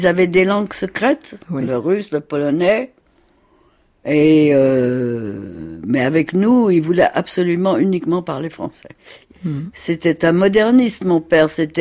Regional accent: Épinal, Grand Est, France; born there; Moi, je suis née à Épinal, dans les Vosges, le 19 mars 1928. Et je suis née tout de suite, rousse, gauchère et juive.

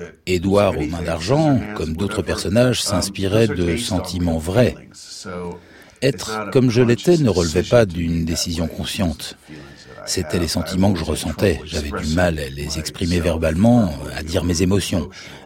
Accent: United States; now in England, United Kingdom; Je suis américain, je viens de là. D'une certaine manière, c'est chez moi.

